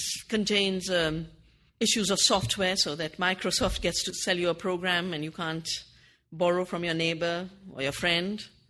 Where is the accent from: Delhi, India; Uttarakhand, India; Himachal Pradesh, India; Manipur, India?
Uttarakhand, India